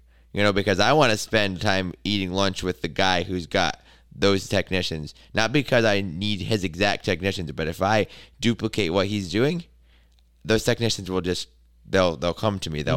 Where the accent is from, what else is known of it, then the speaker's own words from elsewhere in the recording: Michigan, United States; But, you know, we're all from Michigan, and we all have similar values as shop owners